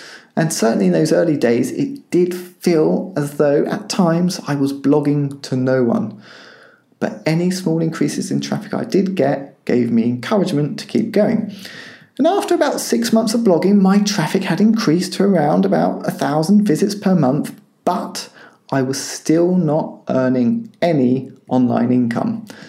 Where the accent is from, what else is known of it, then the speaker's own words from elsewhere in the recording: Cambridge, East of England, United Kingdom; from Cambridge in the UK.